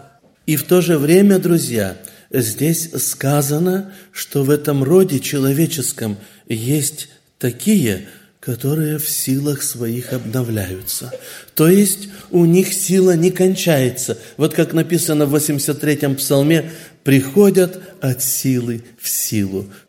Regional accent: Kazakhstan; я из Казахстана.

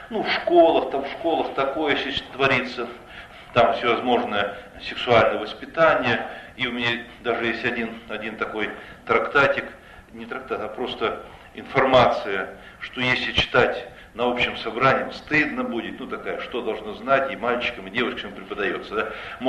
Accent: Kazakhstan; Я казах, гражданин Казахстана, у меня знаю казахский язык

